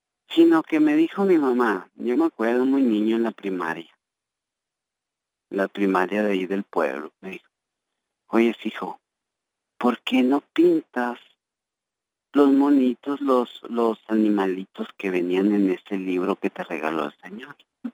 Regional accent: Mexico; now in United States; ustedes son y nativos de aquí de Estados Unidos, no, somos mexicanos

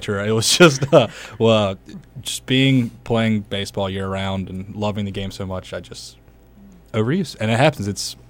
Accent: Greenville, North Carolina, United States; I was at East Carolina University, which is in Greenville, North Carolina. It's my hometown.

